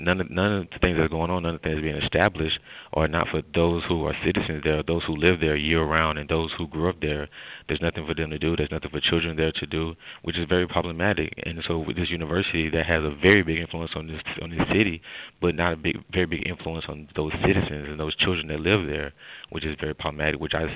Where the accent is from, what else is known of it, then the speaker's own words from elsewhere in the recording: Clemson, South Carolina, United States; it comes from my hometown and what I saw going on in my environment, going on in my neighborhoods, where in the area of Clemson, where it's growing so fast